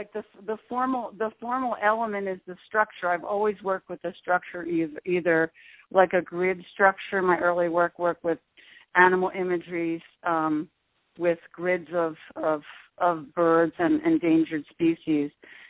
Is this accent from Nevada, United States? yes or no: no; Baltimore, Maryland, United States; also born or lived in Chesapeake Beach, Maryland; Well, it's down near Washington, D.C. I grew up in Baltimore and Chesapeake Beach, Maryland.